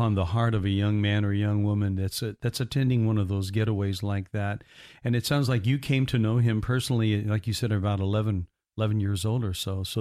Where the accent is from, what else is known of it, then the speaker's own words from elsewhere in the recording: Indiana, United States; I grew up in Indiana, and so that's Hoosier hysteria.